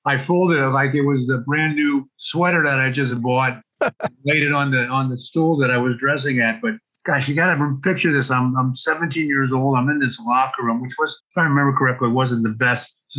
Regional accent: St. Louis, Missouri, United States; And that was really where I grew up in St. Louis and got to learn and play the game of baseball.

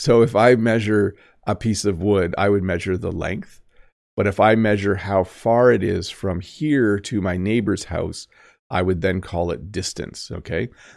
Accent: Canada; I am Canadian.

